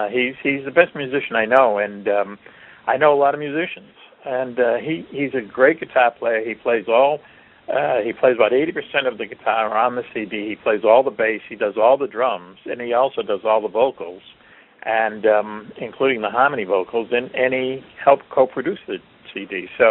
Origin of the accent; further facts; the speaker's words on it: Boston, Massachusetts, United States; And I mean, we're from Boston. We're from Boston.